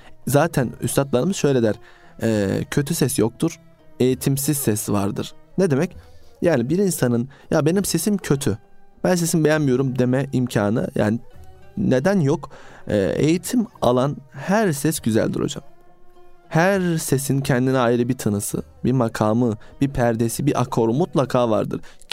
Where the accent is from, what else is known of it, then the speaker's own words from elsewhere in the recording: Istanbul, Turkey; benim Allah nasip etti kendim İstanbul gibi ilimde derya olan bir şehirde büyüdük.